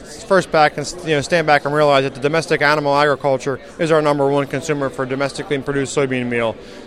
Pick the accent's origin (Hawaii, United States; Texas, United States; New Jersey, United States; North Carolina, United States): New Jersey, United States; Cream Ridge; I'm from Cream Ridge, New Jersey. We farm about 1,400 acres right in central New Jersey. We're basically an hour south of New York City and an hour north of Philadelphia.